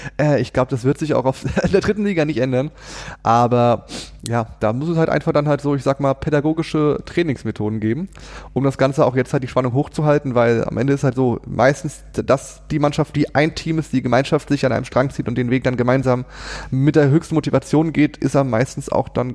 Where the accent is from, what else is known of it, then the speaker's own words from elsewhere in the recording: Engenhahn, Hesse, Germany; Ich komme aus Engenhahn, das ist meine Heimfeuerwehr